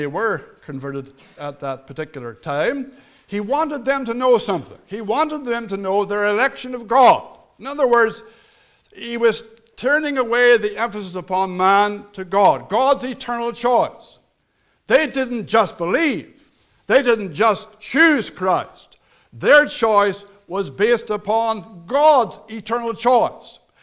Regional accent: Fredericton, New Brunswick, Canada; born there; I was born in Fredericton, that's the city. New Brunswick, that's the province. Canada, that's the country. In 1959, into a home where the gospel was set before me, where the fear of God was known. In that, my parents were Christians.

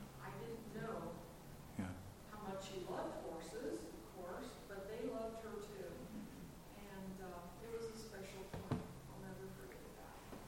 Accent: Laramie, Wyoming, United States; I'm from Laramie.

